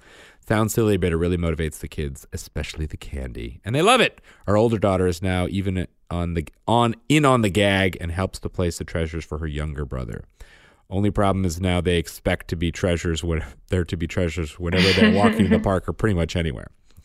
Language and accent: English; Pennsylvania, United States; I'm from Southeast Pennsylvania, sort of in between Reading and Philly.